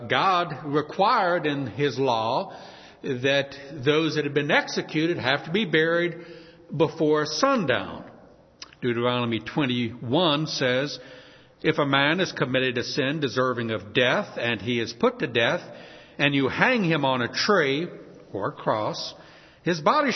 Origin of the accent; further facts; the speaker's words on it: New Orleans, Louisiana, United States; I was born and raised in New Orleans. We had Mardi Gras every year.